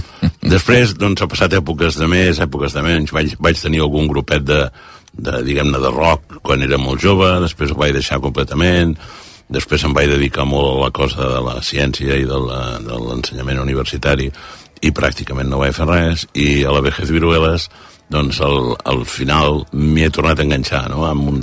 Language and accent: Catalan; Puigcerdà, Catalonia, Spain; jo sóc de poble, jo sóc de Puigcerdà